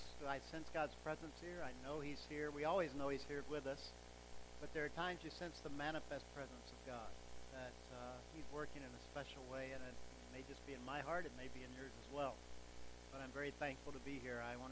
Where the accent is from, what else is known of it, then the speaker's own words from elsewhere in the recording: Southeast, United States; And as I grew up in the South. I grew up in the Southeast, the Bible Belt.